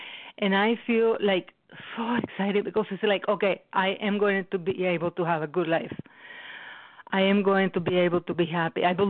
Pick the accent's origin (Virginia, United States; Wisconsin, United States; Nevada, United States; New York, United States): Wisconsin, United States; I'm from Wisconsin, and I have been in OA for a year and a half